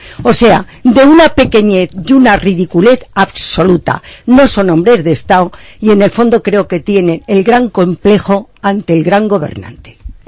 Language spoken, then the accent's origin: Spanish; Castilla-La Mancha, Spain; como manchega